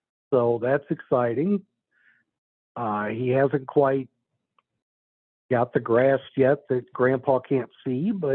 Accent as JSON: {"language": "English", "town": "St. Charles", "region": "Missouri", "country": "United States", "tie": "born or raised there", "said": "I grew up in St. Charles, even though my dad's side of the family is all from Troy. And my mom's side is from Old Monroe."}